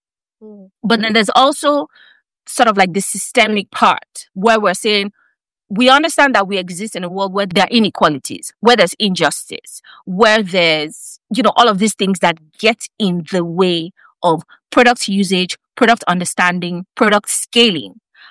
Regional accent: Nigeria; So, for example, Moyo, like we're both Nigerian women, but even on this call, we're deeply, deeply different in many ways.

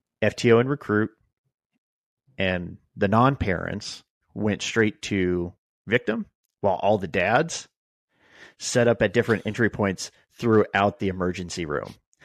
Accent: California, United States; order is out of my home county. So it's out of Merced County where I grew up. And they're both from my hometown.

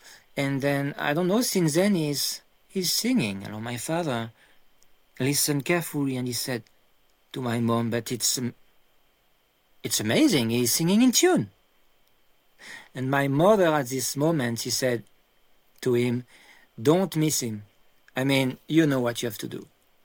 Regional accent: Paris, Île-de-France, France; English is a second language; Yes, I am from Paris, but every holidays, vacations, we came here in the family home. And then, yes, this is why I can say I grew up here. And I really love this area of France.

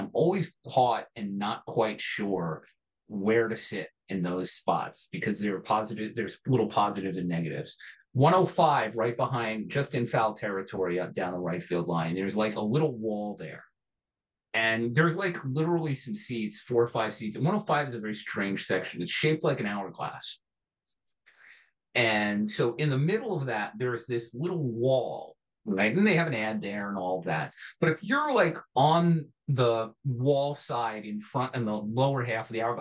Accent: New York, United States; No, I've been here forever.

